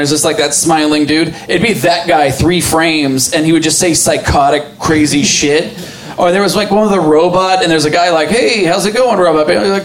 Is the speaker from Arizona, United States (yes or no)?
yes; Phoenix, Arizona, United States; it was in the Phoenix New Times when I grew up in Phoenix.